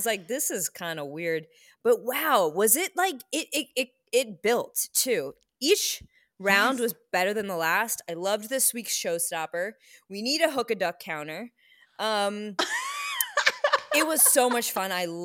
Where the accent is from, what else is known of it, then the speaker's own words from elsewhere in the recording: Pennsylvania, United States; I grew up in Pennsylvania, so we had a bunch of tasty cake products.